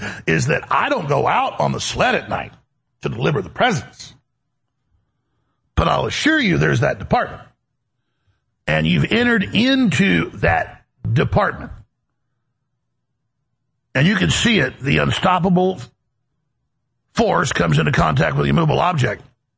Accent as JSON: {"language": "English", "region": "Texas", "country": "United States", "said": "Oh, but see, I'm from Texas is why that is."}